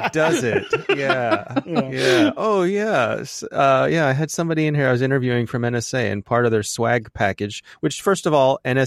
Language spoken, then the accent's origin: English; United States; which also, as an American, was his duty.